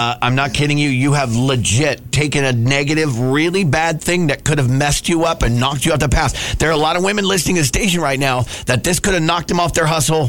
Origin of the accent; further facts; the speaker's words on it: Salt Lake City, Utah, United States; I'm from Salt Lake City. I'm from with the big Cottonwood Canyon one.